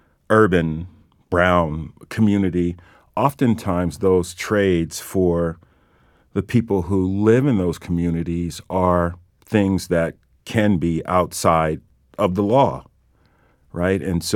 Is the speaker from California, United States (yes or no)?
yes; San Diego, California, United States; I can say I'm from San Diego, and people will say, oh my God, I love that place. But I really understand that they're talking about the beach communities. Mm-hmm. They're not talking about the San Diego that I grew up